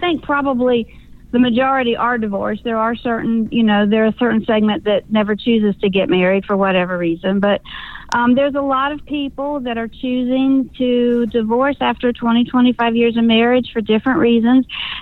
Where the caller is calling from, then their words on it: Greenville, South Carolina, United States; I am in Greenville, South Carolina.